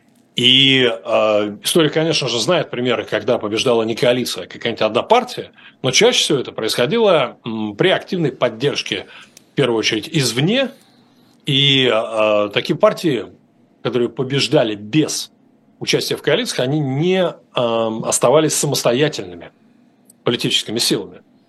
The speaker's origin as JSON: {"language": "Russian", "country": "Russia", "said": "Я сказал, что из России"}